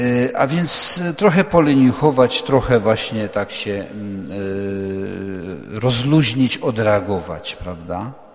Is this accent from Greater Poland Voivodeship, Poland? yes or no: no; Silesian Voivodeship, Poland; u nas na Śląsku się mówiło, łachy na co dzień, na beztydzień i łachy na niedziela.